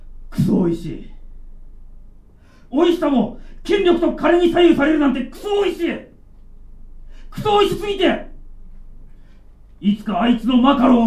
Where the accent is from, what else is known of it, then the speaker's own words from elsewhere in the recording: Kunitachi, Tokyo, Japan; 私の地元国立で